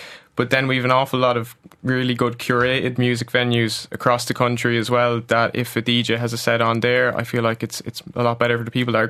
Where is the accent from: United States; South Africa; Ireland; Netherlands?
Ireland; Carlow, Leinster; I'm from Carlow myself, so we have a nightclub in Carlow, luckily enough.